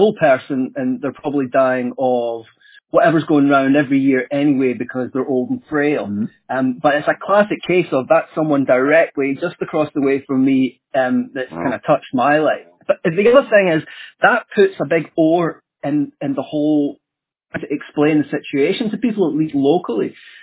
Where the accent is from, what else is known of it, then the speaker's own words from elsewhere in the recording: Scotland, United Kingdom; accent: Scottish; That's my accent, man. It's the communal garbage place, right? Where everyone, a bin, B-I-N, it's my Scottish accent.